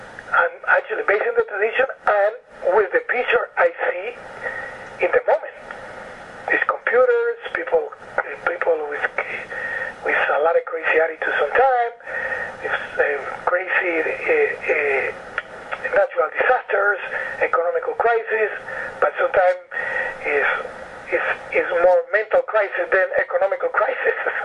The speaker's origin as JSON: {"language": "English", "country": "Cuba", "also_born_or_lived": "United States / Mexico / Paris", "said": "I'm from Cuba, I used to live in the States, I used to live in Mexico, I used to live in Paris, I used, you know, now I live in Barcelona. I live in Ecuador."}